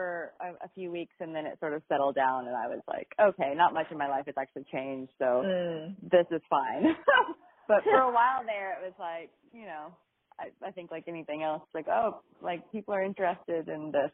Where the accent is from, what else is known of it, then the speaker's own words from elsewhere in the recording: Texas, United States; now in New York, United States; I'm originally from Texas, although I live in New York and have for a while. I still have family local to the Austin area, and I grew up in Texas.